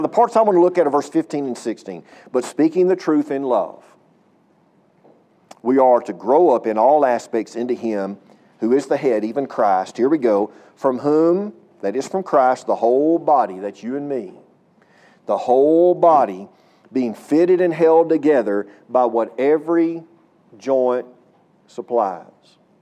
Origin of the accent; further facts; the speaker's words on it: Texas, United States; Okay, this is God's country too, but I'm from East Texas.